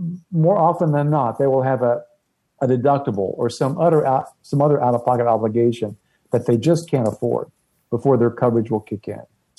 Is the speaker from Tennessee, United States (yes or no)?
yes; Tennessee, United States; not too far from where I grew up in East Tennessee.